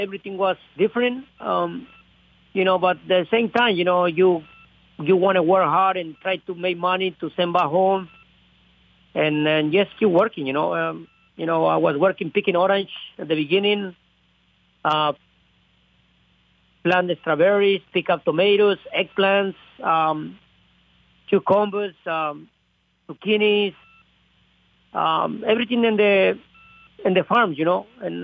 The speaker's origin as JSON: {"language": "English", "country": "Mexico", "tie": "born or raised there"}